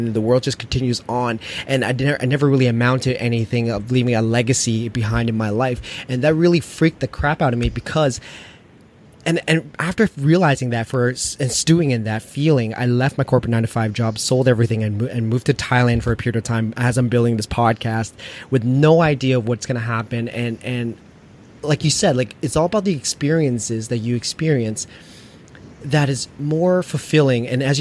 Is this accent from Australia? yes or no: no; Toronto, Ontario, Canada; and I'm from Toronto as well too, Toronto.